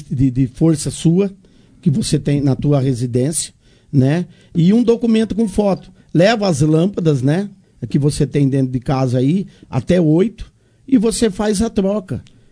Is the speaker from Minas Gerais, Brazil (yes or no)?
no; Monte Alto, São Paulo, Brazil; born there; eu sou nascido aqui em Monte Alto.